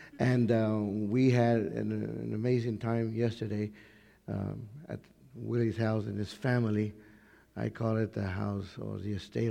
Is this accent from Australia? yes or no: no; Lubbock, Texas, United States; And so I'm from Lubbock, Texas, a long ways from home.